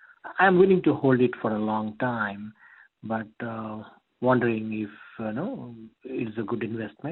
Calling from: Naperville, Illinois, United States; I'm calling from Naperville, Illinois, a regular listener to your show.

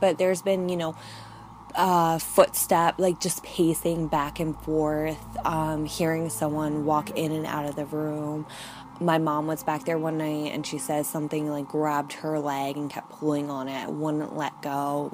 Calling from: Florida, United States; I'm calling from Central Florida.

